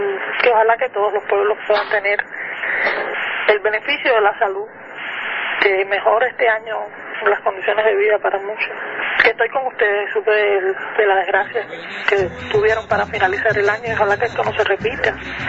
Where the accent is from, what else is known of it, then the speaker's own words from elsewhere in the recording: Havana, Cuba; Yo soy habanera.